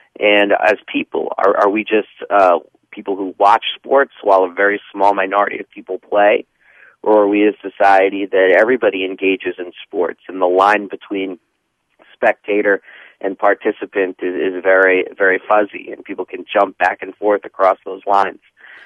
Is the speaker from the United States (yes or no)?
yes; New York City, New York, United States; born or raised there